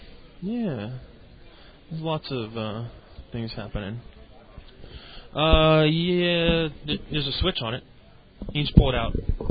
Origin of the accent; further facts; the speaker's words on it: Texas, United States; Born and raised in Texas.